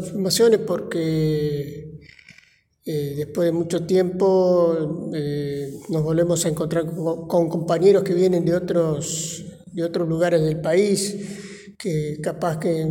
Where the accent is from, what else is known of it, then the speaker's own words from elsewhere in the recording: Patagonia, Argentina; somos patagónicos